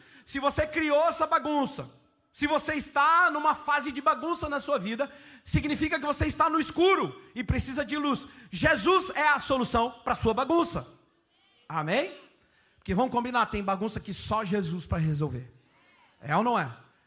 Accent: Rio Grande do Sul, Brazil; vou até o fim, sou gaúcho.

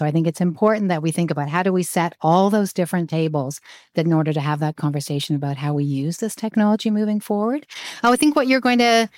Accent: Canada; As a Canadian, I always am cautious about how I comment on the U.S.

